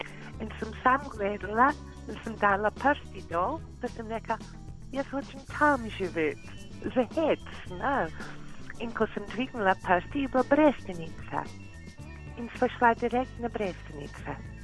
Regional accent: Burntisland, Scotland, United Kingdom; Slovenian is a second language; now in Blanca, Slovenia

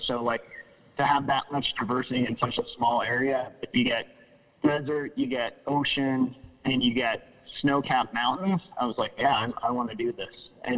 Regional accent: United States; as an American, I was a little worried about security

